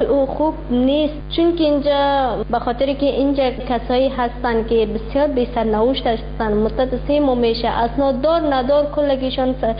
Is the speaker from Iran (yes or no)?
no; Afghanistan; moved away